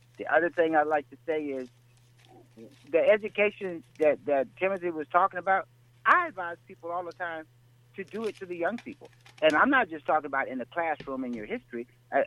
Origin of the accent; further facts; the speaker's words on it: Yorktown, Virginia, United States; I'm here from Yorktown, Virginia.